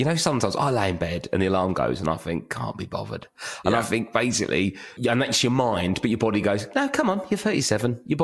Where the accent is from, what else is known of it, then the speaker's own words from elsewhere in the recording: London, United Kingdom; I always respected the Warhammer guys because growing up in Southeast London